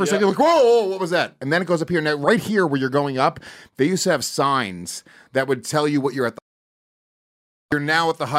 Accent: New Jersey, United States; born there; Yeah, I was born in Jersey.

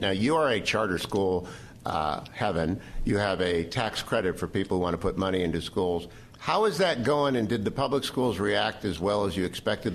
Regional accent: California, United States; now in Arizona, United States; Now, I think Arizona's got good system because I'm from California, which has a ridiculous system.

